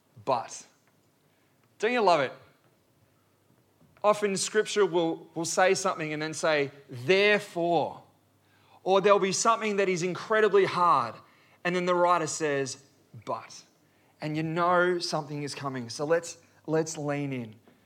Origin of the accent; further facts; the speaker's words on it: Warrnambool, Victoria, Australia; I grew up in Warrnambool local, born and bred, and surfed these spots all of my life.